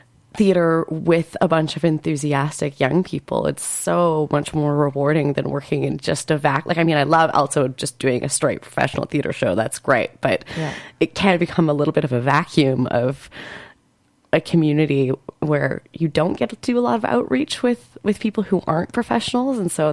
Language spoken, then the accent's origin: English; Edmonton, Alberta, Canada; And I'm from Edmonton, so that was convenient.